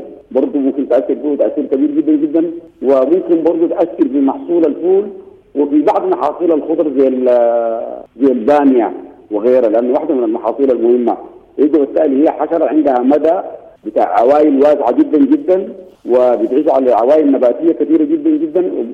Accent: Sudan

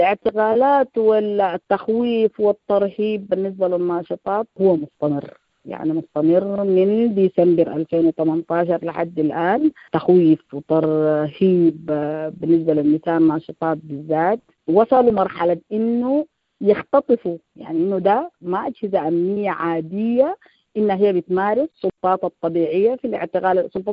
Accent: Sudan; لكن الحل المفروض يبدأ مننا نحن كسودانيين

